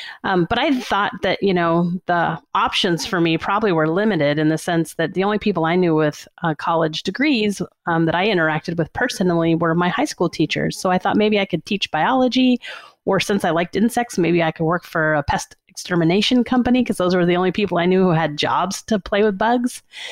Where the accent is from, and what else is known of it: New Orleans, Louisiana, United States; born or raised there